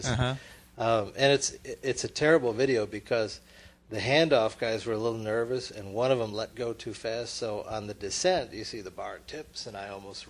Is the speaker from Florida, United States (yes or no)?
no; Petoskey, Michigan, United States; But I went up to my hometown in Petoskey, Michigan, which is about 275 miles north of Detroit, and a lot colder and snowier.